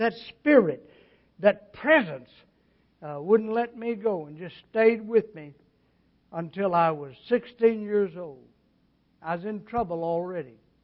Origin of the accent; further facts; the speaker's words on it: Camden, Arkansas, United States; See, West Washington Street in my hometown of Camden, Arkansas, came west, and then it turned abruptly, and then turned west again, and First Baptist Church sat right in there.